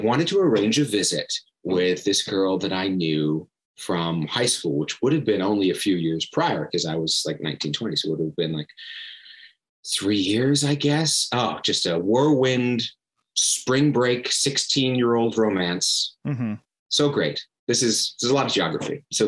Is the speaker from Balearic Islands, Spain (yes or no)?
yes; Balearic Islands, Spain; accent: Mallorcan; Actually, I have a Mallorquin education. You can hear it in my accent.